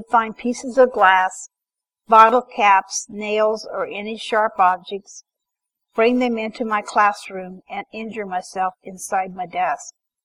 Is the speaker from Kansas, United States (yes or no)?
yes; Osborne, Kansas, United States; born there; I was born in Osborne, Kansas, November 16, 1953.